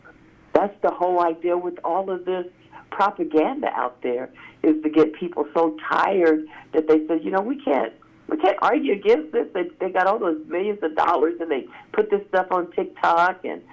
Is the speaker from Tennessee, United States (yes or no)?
no; Hannibal, Missouri, United States; On Easter, I went back to where I grew up in Hannibal, Missouri, had an opportunity to talk some politics with a young cousin and her significant other.